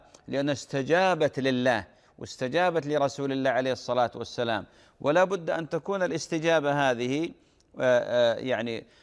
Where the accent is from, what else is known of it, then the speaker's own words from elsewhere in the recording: Saudi Arabia; طبعا أنا من السعودية